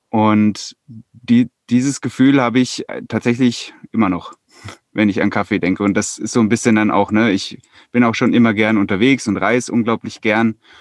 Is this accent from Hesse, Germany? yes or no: yes; Hesse, Germany; moved away; Ich komme ursprünglich mal aus Hessen. Das hat mit dem Ganzen aber wenig zu tun. Ich bin vor 15 Jahren nach Bayern gezogen